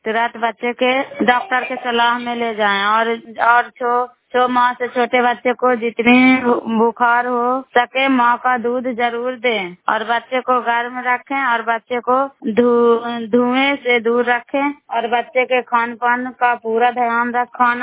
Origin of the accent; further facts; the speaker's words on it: Bihar, India; नालंदा जिला कराय ब्लॉक की निवासी हूँ।